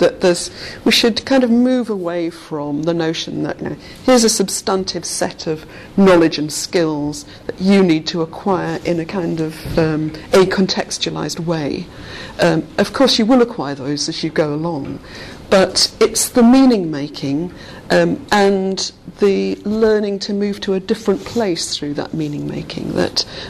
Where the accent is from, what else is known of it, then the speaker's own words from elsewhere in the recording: Bradford, Yorkshire and the Humber, United Kingdom; moved away as an adult; maybe it's a visit to Bradford, my hometown. Not that I've lived there since I was 18, but I do go back all the time to visit my family.